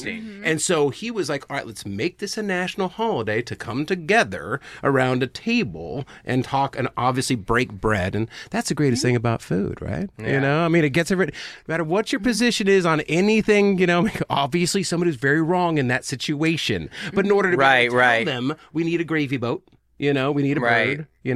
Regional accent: Ireland; I mean, I'm Irish. I mean, we made a whole existence out of potatoes.

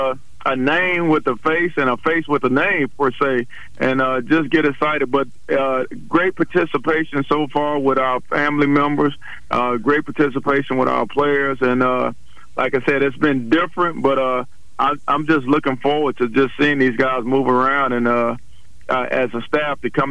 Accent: Miami, Florida, United States; You know, I'm a resident from Miami, Florida, and I attended Central High School.

